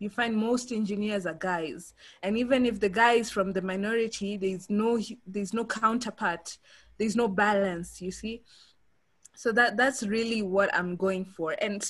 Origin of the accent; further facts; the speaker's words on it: Botswana; moved away as an adult; now in Kenya; I didn't grow up in Kenya, actually. I grew up in Botswana. That's where my dad worked. So the whole family relocated there. And then after high school, I came to Kenya to do my undergraduate.